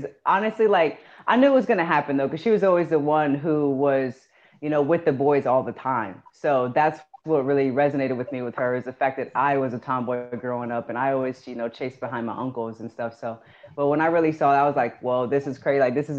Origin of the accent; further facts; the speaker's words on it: Canton, Ohio, United States; So I'm originally from Canton, Ohio.